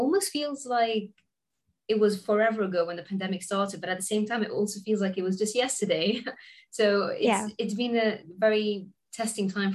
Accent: Gibraltar; where I was born and raised in Gibraltar, things were quite good.

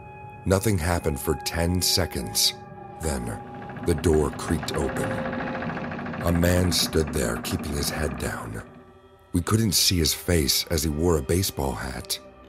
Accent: Nashville, Tennessee, United States; I'm from Nashville, but I stayed at my grandfather's place when this particular incident occurred.

